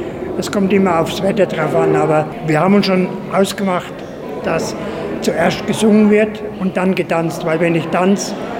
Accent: Bavaria, Germany; now in Satu Mare, Romania; Ich bin Deutscher, ich komme aus Unterfranken und ich komme aus der Nähe von Würzburg. Ich bezeichne mich immer als unterfränkischer Schwabe.

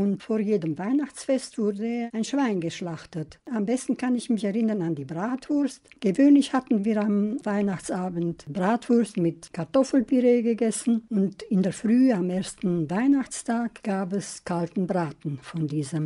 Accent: Neustadt, Brașov County, Romania; und ich bin in Neustadt geboren. Das war 1945

